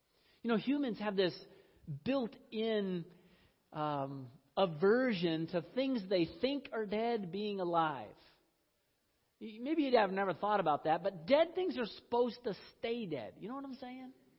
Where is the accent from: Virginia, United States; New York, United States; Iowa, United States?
Iowa, United States; Now, where I grew up in Iowa, that was a pretty common thing.